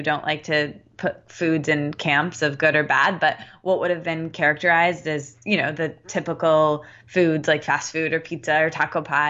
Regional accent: Midwest, United States; I'm Midwestern. I grew up in the Midwest, and I still live there now. Not where I grew up, but in the Midwest.

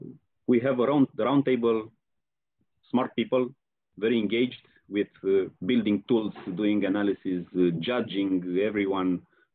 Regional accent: Romania; I'm from Romania

